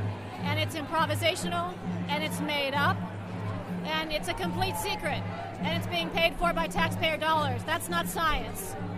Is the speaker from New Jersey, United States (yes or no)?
no; Trumansburg, New York, United States; I'm from Trumansburg, New York, in Tompkins County